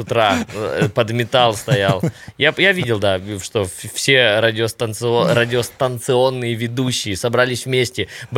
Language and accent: Russian; Poltava, Poltava Oblast, Ukraine; Если вы приехали в Украину и прокатились по моему родному городу в Полтаве